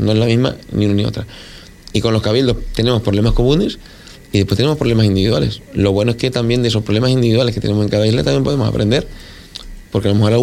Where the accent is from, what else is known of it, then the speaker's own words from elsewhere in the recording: Canary Islands, Spain; Yo soy consciente, soy del Hierro.